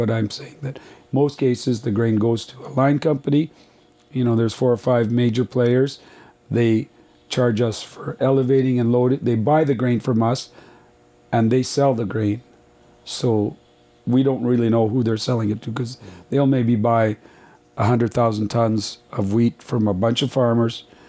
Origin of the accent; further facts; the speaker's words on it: Canada; So we're Canadian farmers are big exporters.